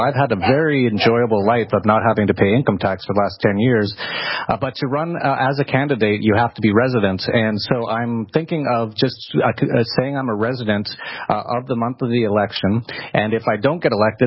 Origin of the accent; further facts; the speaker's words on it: Canada; I think you can tell by my accent and all the photos of me at 4 years old playing hockey in the Siberia of Canada that I'm probably from there.